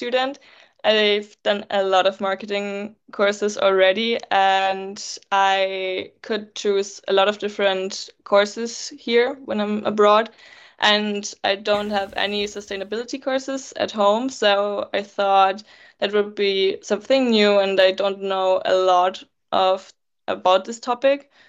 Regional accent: Upper Austria, Austria; I grew up in Austria, particularly in Upper Austria. It's a state of Austria, and I grew up in a very small town there.

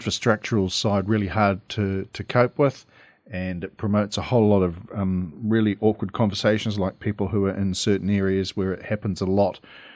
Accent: Balclutha, Otago, New Zealand; so I come from Belcluth, a big river town.

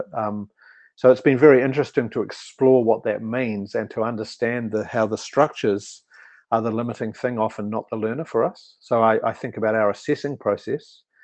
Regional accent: New Zealand; And whereas we came from New Zealand going, right, we're going to workshop this with continuums.

